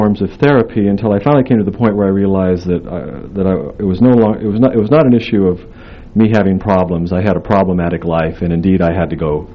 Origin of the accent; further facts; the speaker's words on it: Utah, United States; In fact, the idea of a good boy growing up in Utah to me was associated with sort of these gentle sort of expressions of manhood.